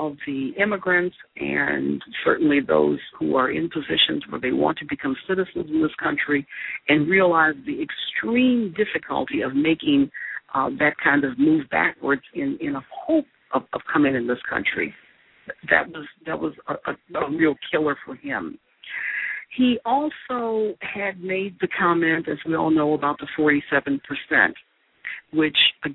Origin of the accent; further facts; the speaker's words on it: Michigan, United States; now in Massachusetts, United States; again, I can say this because I live in Massachusetts. As I mentioned last week, I am from Michigan, and George Romney was my governor during that time.